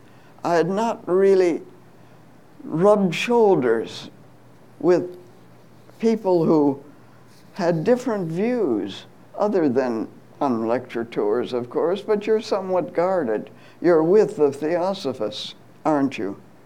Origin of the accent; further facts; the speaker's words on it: England, United Kingdom; and the endless cups of tea, of course, being English.